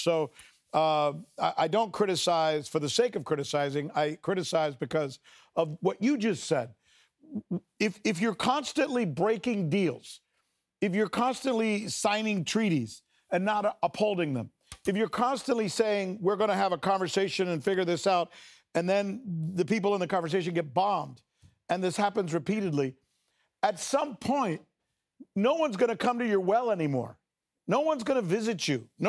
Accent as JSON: {"language": "English", "country": "United States", "said": "Look, I'm American and I love America and I'm proud to be American"}